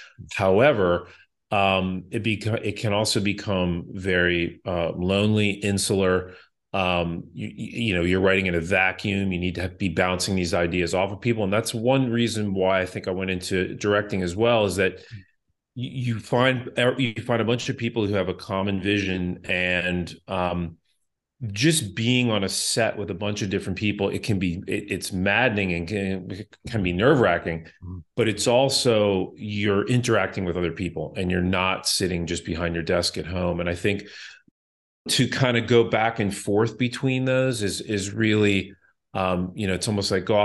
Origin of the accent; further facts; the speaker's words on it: Bethesda, Maryland, United States; So I started looking at film schools and chose one that was close to my hometown of Bethesda, Maryland, which was American University.